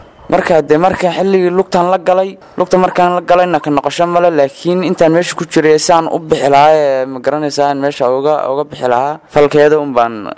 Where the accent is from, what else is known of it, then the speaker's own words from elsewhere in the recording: Somali Region, Ethiopia; Waxaan ka imaaday kilalka 5aad marka gaar ahaan gobolka Afdheer.